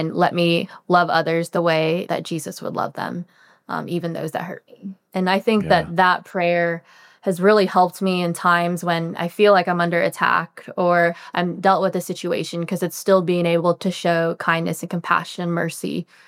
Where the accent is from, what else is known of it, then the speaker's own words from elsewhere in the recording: Illinois, United States; So I grew up in Central Illinois. My parents are both Caucasian, and my brother and I are both, I'm Vietnamese, he's from Taiwan. So we're both adopted.